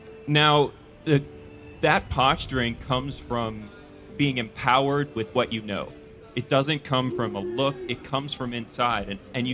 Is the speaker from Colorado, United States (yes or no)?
no; San Diego, California, United States; we're from San Diego originally, and the Marine Corps recruit depot is right there.